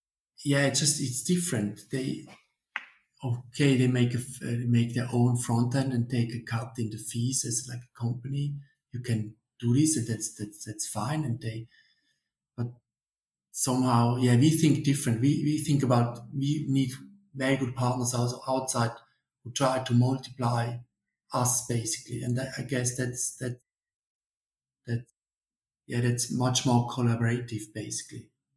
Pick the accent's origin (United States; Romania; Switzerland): Switzerland; I think Switzerland is a very good place, basically. Not for myself. Yeah, I'm Swiss